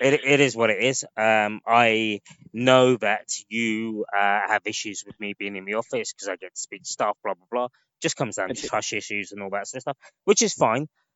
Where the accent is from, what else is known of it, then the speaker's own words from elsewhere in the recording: Stoke-on-Trent, West Midlands, United Kingdom; No, no, no. I'm not. I've never been a pikey. I'm a pikey from Stoke. I was just poor.